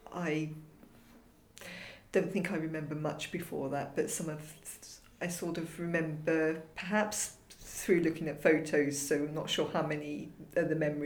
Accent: Basingstoke, South East England, United Kingdom; born there; I was born down in Basingstoke.

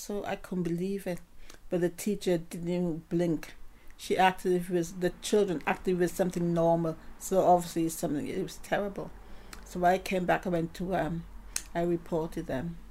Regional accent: Wales, United Kingdom; accent: Welsh; She said to me, how do they accept you here? You know, St. Kitts with your accent as a Welsh and a speaking person.

